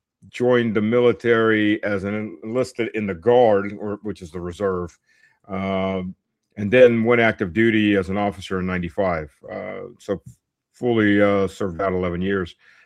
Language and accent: English; United States; also born or lived in Luhansk, Ukraine; I was born in Voroshilovgrad, which is now Lugansk. And my father was a political dissident, took the family to the U.S. in 79.